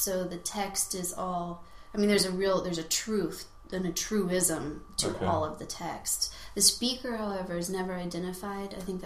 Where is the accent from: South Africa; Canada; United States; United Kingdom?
United States; Knoxville, Tennessee; Yeah, I am from Knoxville, Tennessee, and went to Guilford College in Greensboro, North Carolina